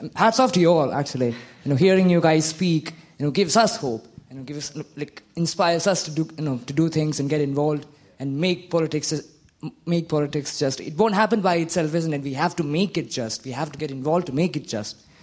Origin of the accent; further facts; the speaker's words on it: Leeds, Yorkshire and the Humber, United Kingdom; I'm from Leeds.